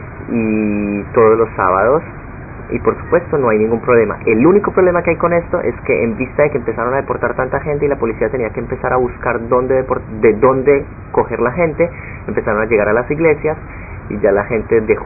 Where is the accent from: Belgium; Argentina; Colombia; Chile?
Colombia; moved away as an adult; now in Israel; Cuando salí de Colombia, nunca pensé que iba a salir de mi país. Siempre amaba mi país, decía que yo podía luchar por el país, y estaba en la universidad.